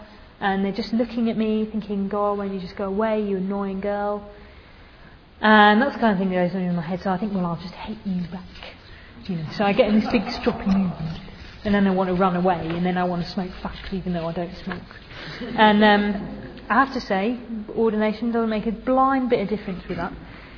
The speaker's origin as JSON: {"language": "English", "town": "Sheffield", "region": "Yorkshire and the Humber", "country": "United Kingdom", "said": "I'm from Sheffield, what's your name, where you come from, sort of thing."}